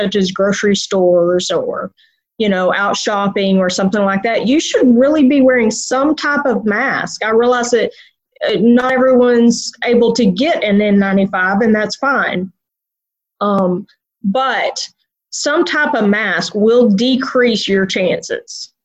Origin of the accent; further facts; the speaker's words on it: Texas, United States; I'm actually from Texas originally, and that's where I moved back to.